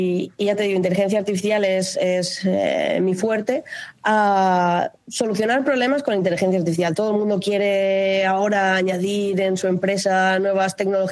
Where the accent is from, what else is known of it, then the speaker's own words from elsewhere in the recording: Spain; Y siendo española es como que me faltaba un poquito de hablar con gente, de relacionarme con otras personas